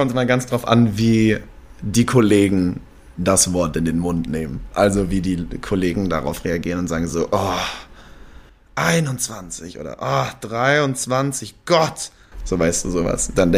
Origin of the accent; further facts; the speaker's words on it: Altenhundem, North Rhine-Westphalia, Germany; bin ich bei uns in Altenhundem in Hit gefahren und habe mir da Wassereis geholt, damit die Schwellung weggeht. Bin dann hier nach Köln gefahren